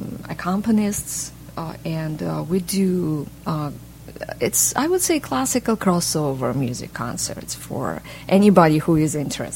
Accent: Kyiv, Ukraine; Well, I was raised in Ukraine, Kyiv, the capital of Ukraine

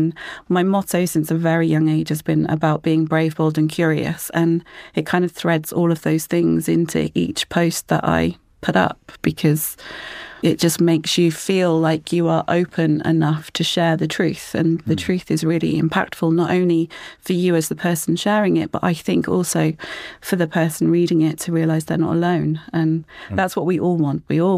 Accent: Plymouth, South West England, United Kingdom; we moved back to Plymouth. I'm a Plymouth girl, but I moved away for a while.

